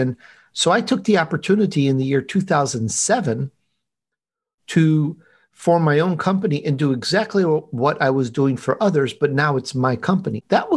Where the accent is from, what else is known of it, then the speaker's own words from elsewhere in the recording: Chicago, Illinois, United States; also born or lived in Sicily, Italy; now in Los Angeles, United States; I really am Italian, by the way. I was born in Sicily, Italy. I grew up in Chicago, but sometimes my Chicago comes out. And I've been in Los Angeles pretty much most of my adult life.